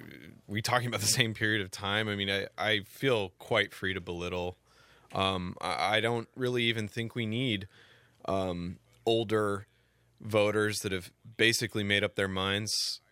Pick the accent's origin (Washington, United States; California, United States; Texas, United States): Washington, United States; Seattle; I only say that because I'm from the Northwest, and believe me, it does not take long to get out of Seattle and get really country really fast.